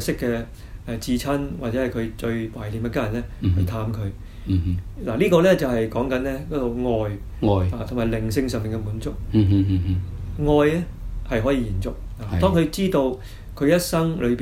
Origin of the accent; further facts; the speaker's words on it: China; 我哋中國人啊，不嬲都好唔中意講死亡